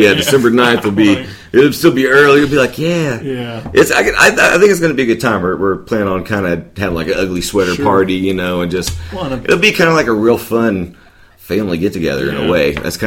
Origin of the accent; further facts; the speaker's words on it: Walsh, Illinois, United States; Like I grew up in Walsh, Illinois, down by Sparta. Very, you know, kind of rural area, a lot of farms